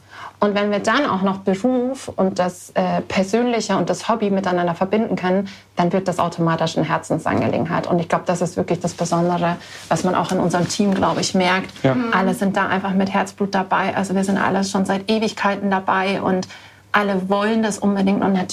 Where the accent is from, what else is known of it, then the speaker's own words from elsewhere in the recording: Garmisch, Bavaria, Germany; wir kommen beide aus Garmisch, wir haben selber Abiturjahrgang